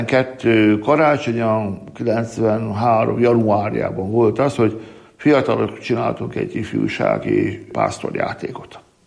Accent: Borsod-Abaúj-Zemplén, Hungary; Miskolcvárló Halsányból származom, egy 3000 lelkes településről, egy vegyes hallású település, mert kétharmada katolikus, egyharmada református

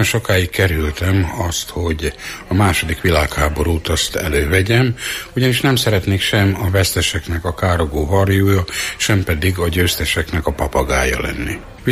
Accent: Vojvodina, Serbia; mint délvidéken, ahonnan én magam is származom

